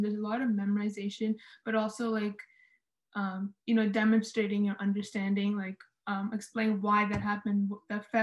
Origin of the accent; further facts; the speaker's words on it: United States; for me, like I'm an American citizen, so I wanted to learn more about our history